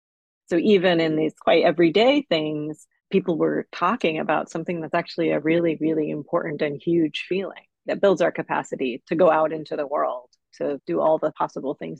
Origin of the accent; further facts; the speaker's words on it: New York, United States; I'm a New Yorker and it seemed very important to do something that was about care for my city